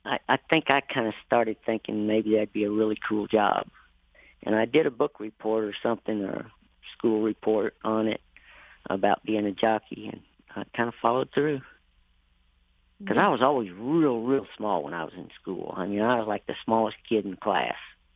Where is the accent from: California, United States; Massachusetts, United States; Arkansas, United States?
Arkansas, United States; Rivervale; Well, I grew up in Rivervale. That's about 5 miles away from Lepanto. It's a real, real small town.